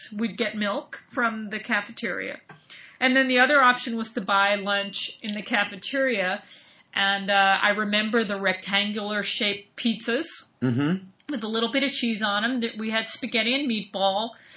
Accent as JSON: {"language": "English", "region": "New York", "country": "United States", "tie": "born or raised there", "also_born_or_lived": "Bronxville", "said": "When I was about 3 and a half, we moved to Long Island, the suburbs."}